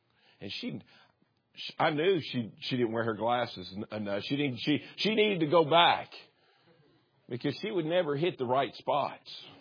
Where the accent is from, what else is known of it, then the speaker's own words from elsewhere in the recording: Kentucky, United States; A china cabinet, that's what it is. I'm from Kentucky, okay?